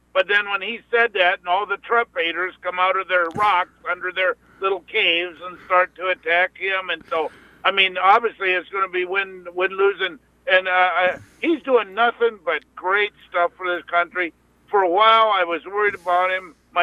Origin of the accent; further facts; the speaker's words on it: United States; Let's just say it. I'm an American. Yeah, I love the flag and what it represents.